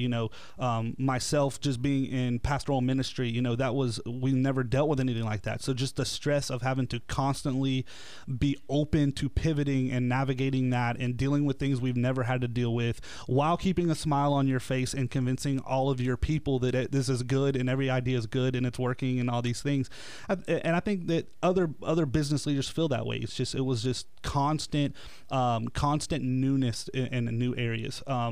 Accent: Pensacola, Florida, United States; Yeah, so I'm from Pensacola, born and raised here. I've been here my whole life.

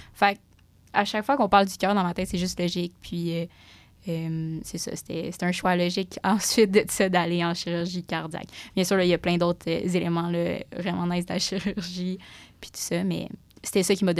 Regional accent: Saint-Hyacinthe, Quebec, Canada; J'ai fait mon secondaire à l'École d'éducation internationale à McMaster, puis mon cégep, c'était juste le cégep le plus proche de chez moi, à Saint-Hyacinthe.

